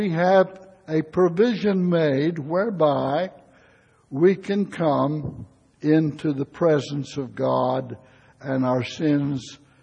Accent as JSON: {"language": "English", "region": "West Virginia", "country": "United States", "tie": "born or raised there", "said": "I was raised in McDowell County in a small mining camp. I started to school at the Baldwin School in a little town called Amanada, a town most people never heard of."}